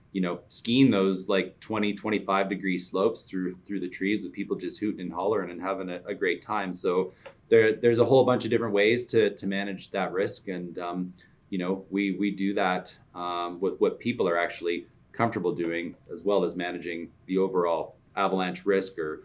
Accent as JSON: {"language": "English", "town": "Toronto", "region": "Ontario", "country": "Canada", "tie": "born or raised there", "said": "I grew up actually in Toronto."}